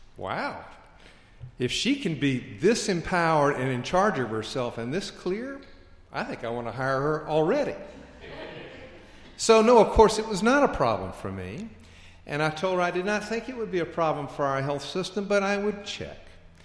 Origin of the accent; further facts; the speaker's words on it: the South, United States; I was raised as a Southerner in the Southern Baptist Church, not exactly a hotbed of liberalism.